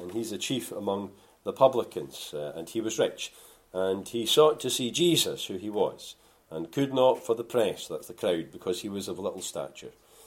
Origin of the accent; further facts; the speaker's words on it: Scotland, United Kingdom; being a Scotsman, I find disappointment quite encouraging.